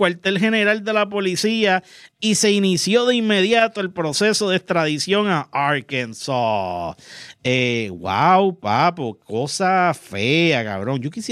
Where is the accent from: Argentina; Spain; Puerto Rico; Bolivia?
Puerto Rico; lo que nos reconoce como puertorriqueños